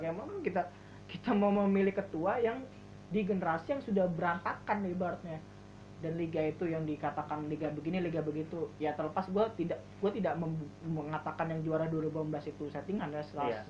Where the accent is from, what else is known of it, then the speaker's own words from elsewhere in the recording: East Java, Indonesia; gue orang Jawa Timur